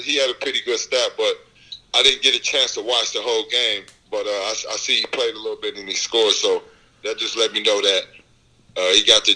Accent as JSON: {"language": "English", "region": "Indiana", "country": "United States", "said": "You know, I come from an area, I'm from Indiana, to where, you know, all we do is sleep, eat, you know, basketball."}